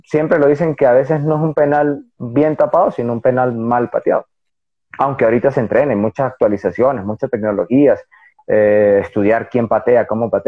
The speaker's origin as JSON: {"language": "Spanish", "region": "Mérida", "country": "Venezuela", "said": "una escuelita pequeña, pero de gran capacidad de aprendizaje, que fue en Belén, en Mérida, Venezuela. Soy venezolano, merideño."}